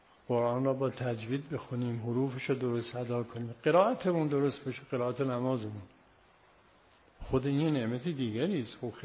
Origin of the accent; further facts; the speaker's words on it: Yazd, Iran; اجازه بدید من یه داستانی از شهر خودمون نقل کنم، دارالعباده ای از جزء شهرهای معروف دینیه، دارالعباده میگن.